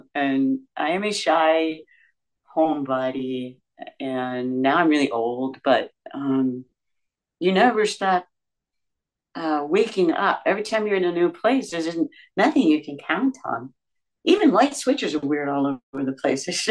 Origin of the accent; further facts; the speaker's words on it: Georgia, United States; Yeah. I'm from Georgia.